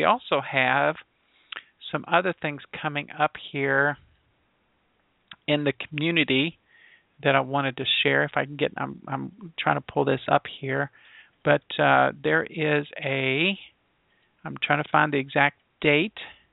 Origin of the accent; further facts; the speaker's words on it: Louisiana, United States; born there; I said, well, I was born in Louisiana.